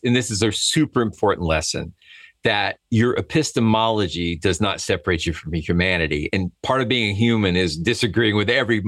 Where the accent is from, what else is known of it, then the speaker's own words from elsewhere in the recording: Georgia, United States; now in Kennesaw, United States; I'm in Kennesaw, Georgia, which is different. I mean, we're like 18 miles away from my hometown. So I've been all over the world and somehow landed right smack next to my home.